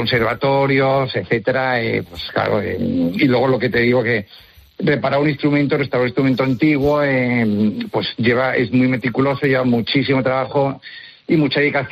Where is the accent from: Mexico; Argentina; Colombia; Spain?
Spain; Salamanca, Castile and León; now in Valencia, Spain; no soy valenciano, soy salmantino.